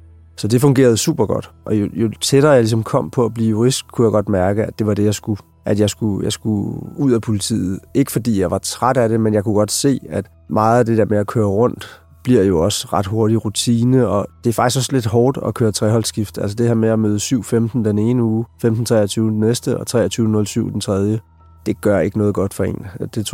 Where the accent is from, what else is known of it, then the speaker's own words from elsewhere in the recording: Copenhagen, Capital Region of Denmark, Denmark; Og det var fint nok, for jeg er fra København, så jeg ville selvfølgelig gerne tilbage.